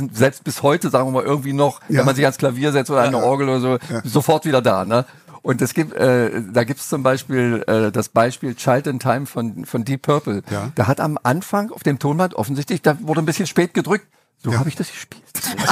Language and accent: German; Saxony-Anhalt, Germany; Ja, und ich komme ja aus Sachsen-Anhalt. Wir hatten so ein bisschen Westempfang